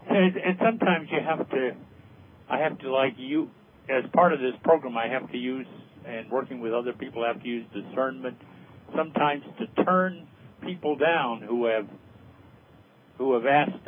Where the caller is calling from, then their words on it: Washington, United States; I'm calling from Central Washington.